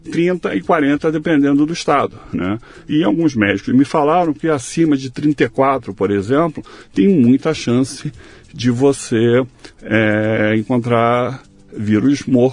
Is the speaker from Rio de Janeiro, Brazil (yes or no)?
yes; Rio de Janeiro, Brazil; now in São Paulo, Brazil; porque eu estou em São Paulo, não estou mais no Rio, embora sendo carioca